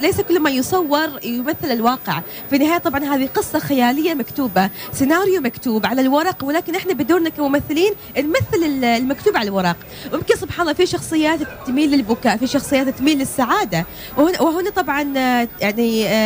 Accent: Oman; وأيضا نحن كعمانيين ممكن ما نفهم اللهجة التونسية

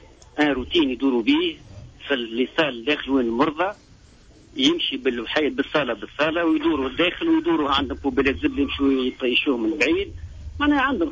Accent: Tunisia; شوف يا مدام شختي راهو المواطن احنا عندنا في تونس يبدا مازال كيقيد ويقول لك عندي ساعتين نستنى.

